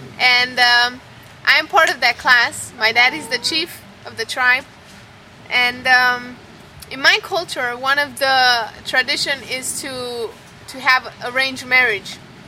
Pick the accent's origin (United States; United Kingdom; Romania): Romania; I'm from Romania, but the beautiful thing is that I'm not Romanian. And I am Gypsy.